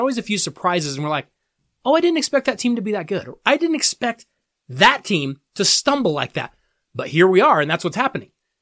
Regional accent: Colorado, United States; And when people would hear that I'm from Colorado, they would always say the exact same thing. Oh, you're from Colorado? Well, you must be a skier. You must love the snow. Well, I love the snow. Yes, I grew up with snow

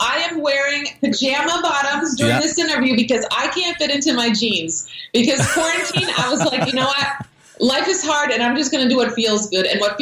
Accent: Croatia; I grew up in Croatia with my Croatian grandmother

